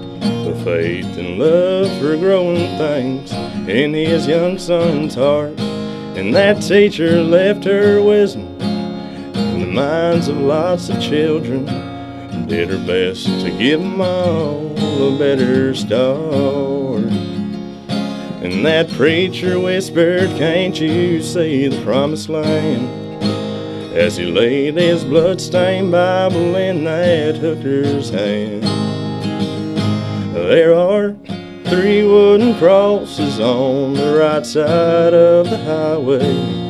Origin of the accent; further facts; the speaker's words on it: Navasota, Texas, United States; This is a dream come true to be up there on that stage singing in front of my hometown.